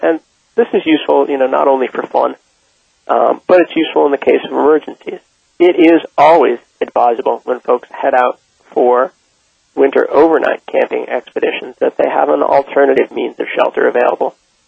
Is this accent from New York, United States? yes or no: no; Maine, United States; Growing up in Maine was a great experience in that I got to go winter camping anytime I liked